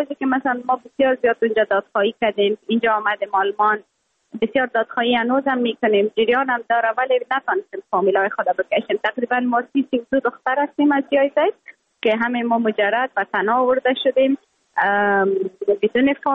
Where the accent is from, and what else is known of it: Afghanistan; moved away